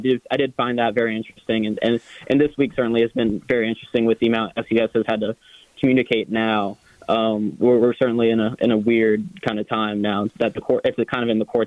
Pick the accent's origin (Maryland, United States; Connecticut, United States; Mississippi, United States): Maryland, United States; I mean, I'm from Maryland, so